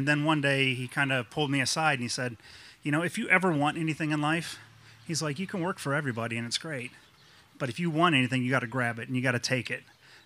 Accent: Peoria, Illinois, United States; now in Naples, United States; I'm originally from Peoria, Illinois. Live in Naples, Florida now

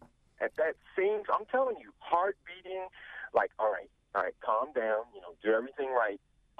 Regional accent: Washington, District of Columbia, United States; now in Baltimore, United States; I grew up in Southeast Washington, Anacostia. I'm in Baltimore now.

